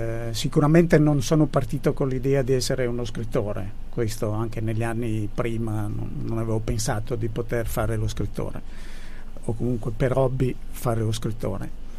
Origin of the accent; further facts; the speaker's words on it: Apulia, Italy; Io vengo dall'unica regione italiana che non ha montagne, o meglio, non ha residenti al di sopra della quota che identifica il livello della montagna, che è la Puglia.